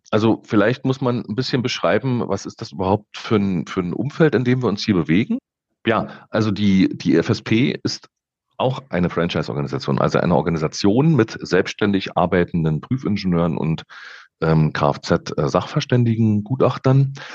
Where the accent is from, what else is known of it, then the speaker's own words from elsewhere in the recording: Berlin, Germany; Ich bin ursprünglich aus Berlin, bin auch in Berlin aufgewachsen